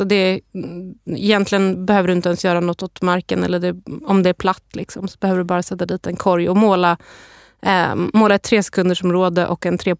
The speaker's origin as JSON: {"language": "Swedish", "town": "Stockholm", "region": "Stockholm County", "country": "Sweden", "tie": "born or raised there", "said": "jag är själv uppvuxen på Södermalm i Stockholm"}